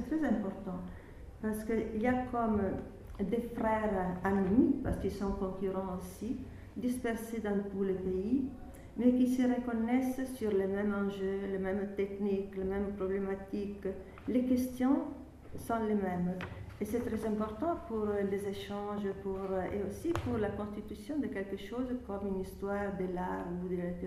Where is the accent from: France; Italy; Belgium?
Italy; French is a second language; parce que je suis italienne